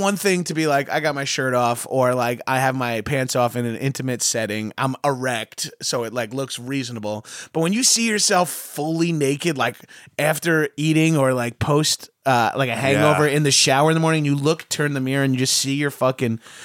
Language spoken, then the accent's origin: English; New York, United States; Yeah, and I'm from New York, and I still like, oh, I'm in Texas